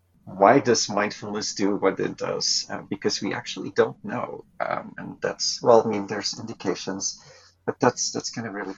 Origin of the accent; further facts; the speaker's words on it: Belgium; now in -; So I'm originally from Belgium, where I wanted to be happy, I guess.